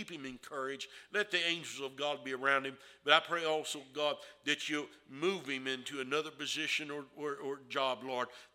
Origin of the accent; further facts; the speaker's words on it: Dickson, Tennessee, United States; I ain't ashamed or embarrassed to say that I'm from Dixon, Tennessee.